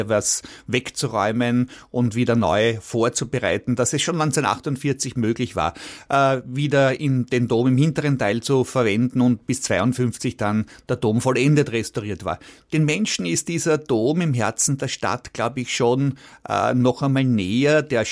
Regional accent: Vienna, Austria; so behaupten wir es halt zumindest als Stephaner und als Wiener.

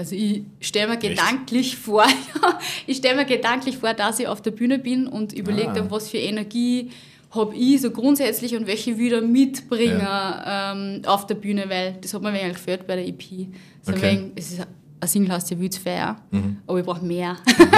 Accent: Upper Austria, Austria; Aus Oberösterreich, ich bin Linzerin jetzt.

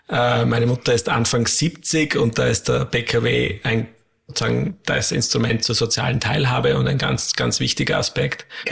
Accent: Styria, Austria; gerade auch in der Oststeiermark, wo ich herkomme

